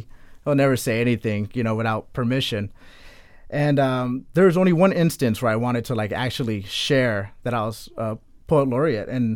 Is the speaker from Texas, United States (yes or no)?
yes; Texas, United States; I am originally from Texas. I moved here in 2001.